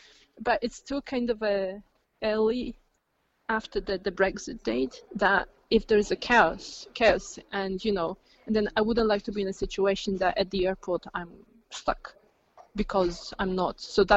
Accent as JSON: {"language": "English", "country": "Poland", "second_language": "English", "said": "they hear my accent and they say, \"So where are you from?\" And there's always this kind of a, like, you know, I say I'm from Poland"}